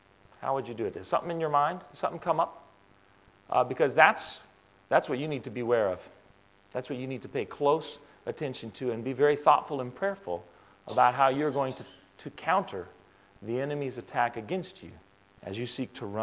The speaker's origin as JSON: {"language": "English", "country": "Greece", "tie": "born or raised there", "said": "Now, I already told you that I grew up in Greece"}